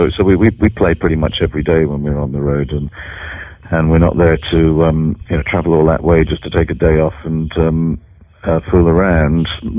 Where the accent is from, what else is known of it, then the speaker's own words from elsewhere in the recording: Scotland, United Kingdom; Scotsman.